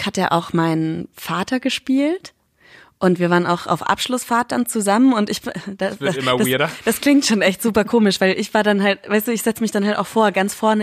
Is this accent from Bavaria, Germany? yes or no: yes; Schweinfurt, Bavaria, Germany; Also ich meine, Schweinfurt ist ja weit weg. Ich komme ja aus Schweinfurt.